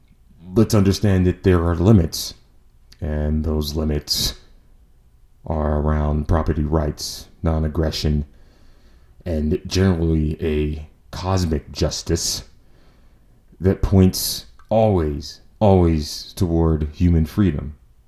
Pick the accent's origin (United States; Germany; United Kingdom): United States; Charleston, South Carolina; because in the days I grew up in Charleston, two branches of the armed forces dominated.